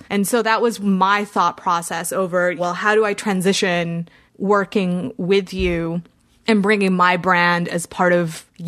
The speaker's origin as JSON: {"language": "English", "country": "Canada", "said": "I'm Canadian"}